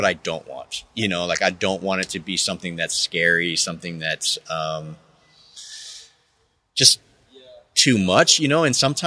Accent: Texas, United States; You know, I grew up in Texas, but I imagine maybe this is like the Midwest or something

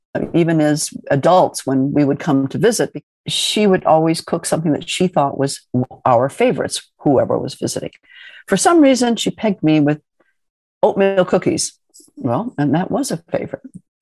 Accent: Midwest, United States; You know, I grew up in the Midwest. There was no actual identification with any ethnic background. It was all very much Midwestern American cuisine.

